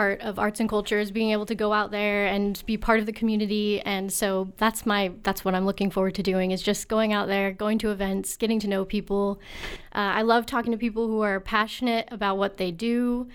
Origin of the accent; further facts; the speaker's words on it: California, United States; moved away; Yeah, I'm actually a transplant, so I'm from California.